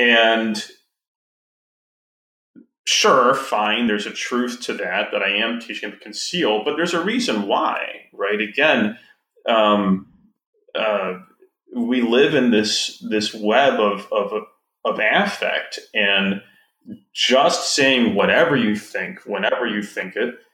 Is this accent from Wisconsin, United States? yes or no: yes; Wisconsin, United States; It's just there, and I'm from Wisconsin.